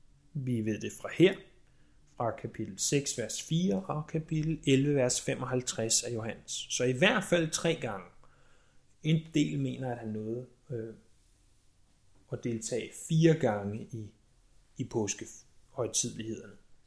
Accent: Roskilde, Zealand, Denmark; Nu kommer jeg jo selv oprindeligt fra Roskildeegn. Roskilde er en by, har i hvert fald været en by på omkring 50.000 mennesker. 50-60.000 mennesker måske. Da jeg var yngre, var den lidt mindre.

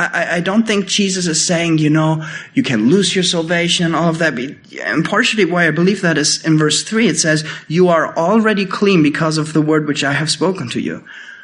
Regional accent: Germany; English is a second language; growing up in Germany, Germany is actually quite a big country growing a lot of grapes for wine.

